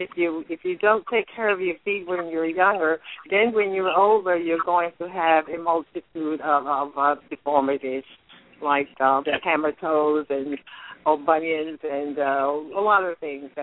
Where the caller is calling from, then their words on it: Pennsylvania, United States; I'm calling from Pennsylvania.